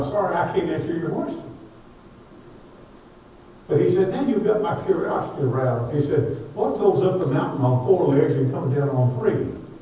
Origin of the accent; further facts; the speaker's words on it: Kentucky, United States; I'm originally from Kentucky.